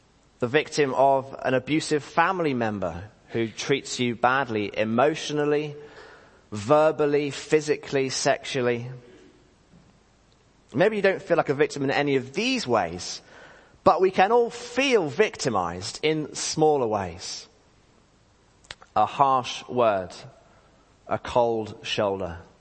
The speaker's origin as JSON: {"language": "English", "country": "United Kingdom", "said": "We're emotional, even if we're British, and we connect with songs."}